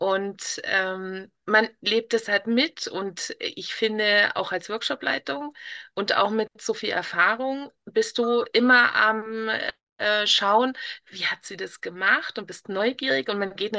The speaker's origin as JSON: {"language": "German", "region": "Bavaria", "country": "Germany", "said": "Ich bin wohnhaft in Gieching, also ich komme aus der Münchner Ecke."}